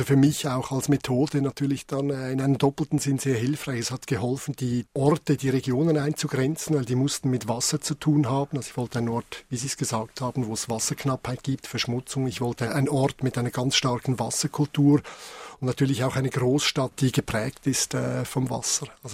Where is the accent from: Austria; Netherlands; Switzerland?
Switzerland; über meine Herkunft als Schweizer, als Westler nachzudenken.